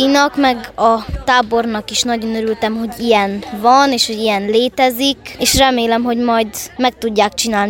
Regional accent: Miercurea Ciuc, Harghita, Romania; Csíkszeredából jöttem, 11 éves vagyok

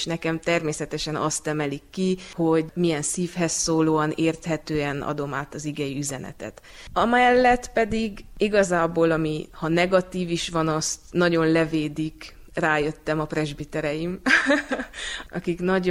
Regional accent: Ernei, Mureș County, Romania; Nagyernyei származású vagyok.

